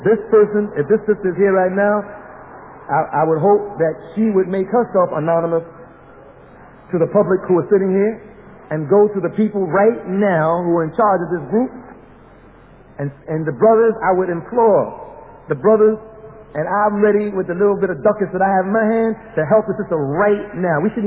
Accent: Newark, New Jersey, United States; also born or lived in Brooklyn; I mean, where I come from, you know, I'm coming from Newark, New Jersey. I also lived in Brooklyn, and I've seen the inside of some of these shelters.

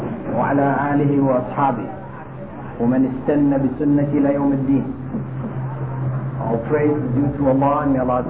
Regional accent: Canada; also born or lived in Jamaica; I was born in Jamaica and grew up in Canada, where in 1972 I accepted Islam, alhamdulillah.

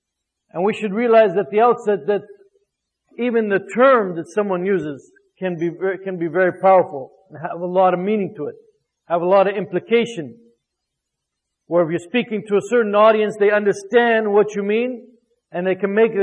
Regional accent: United States; Growing up in the United States, going to high school here and so forth, you don't hear much about the crusades.

